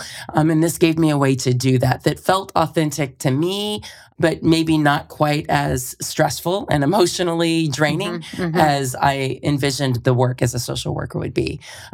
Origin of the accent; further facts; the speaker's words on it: Austin, Texas, United States; So I grew up here in Austin, and I was a pool rat my whole youth.